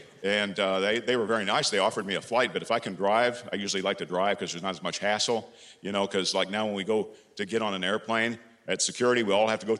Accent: Carmel, Indiana, United States; I've come all the way from my hometown of Carmel, Indiana, to drive.

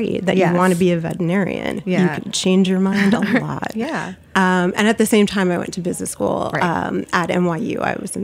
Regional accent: Florida, United States; And I went to University of Florida. I grew up in South Florida.

